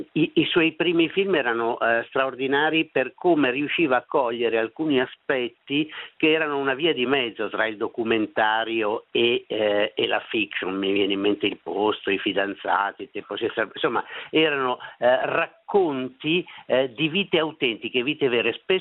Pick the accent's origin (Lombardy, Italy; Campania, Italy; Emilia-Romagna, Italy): Lombardy, Italy; Milan; che sono di Milano